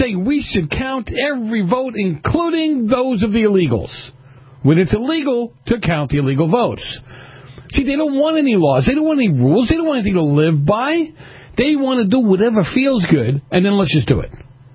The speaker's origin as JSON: {"language": "English", "region": "Massachusetts", "country": "United States", "tie": "born or raised there", "said": "My home state of Massachusetts, which is always good for some kind of lunacy once a year"}